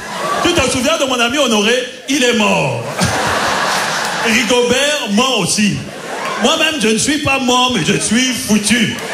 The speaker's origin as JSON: {"language": "French", "country": "Cameroon", "said": "Malheureusement, j'ai pas pu aller dans mon pays d'origine, au Cameroun."}